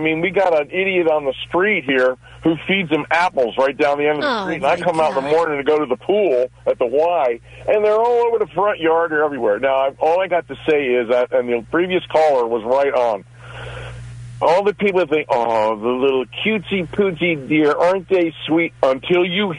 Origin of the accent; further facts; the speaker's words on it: West Virginia, United States; now in Bel Air, United States; from West Virginia.